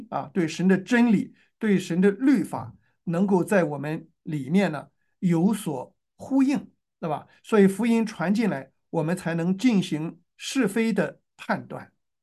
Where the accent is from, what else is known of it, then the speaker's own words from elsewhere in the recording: China; 所以我们中国人说啊，一个坏人他也会良心发现啊。